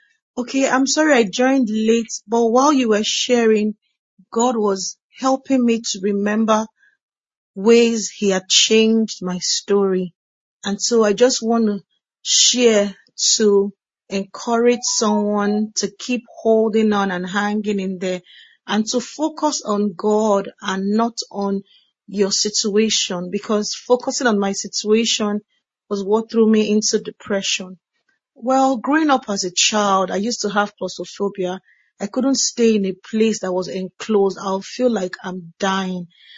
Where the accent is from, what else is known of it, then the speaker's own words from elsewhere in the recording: Nigeria; moved away as an adult; I'm from Nigeria to here was about above 16 hours.